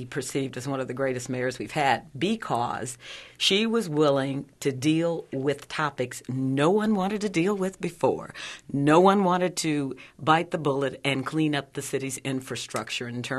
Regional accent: Louisville, Kentucky, United States; moved away as an adult; I've been here 33 years. I came from Louisville, Kentucky, and I came for a job

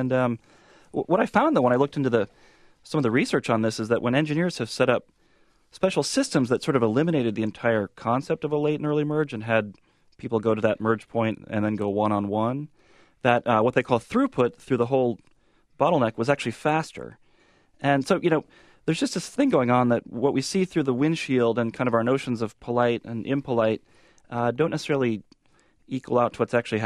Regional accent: Midwest, United States; born there; Well, you know, I used to be you. I was born in the Midwest. I'm a polite guy.

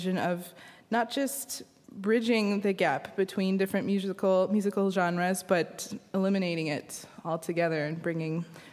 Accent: Kentucky, United States; Yes, yeah, I grew up in Kentucky, and my father actually plays bluegrass banjo.

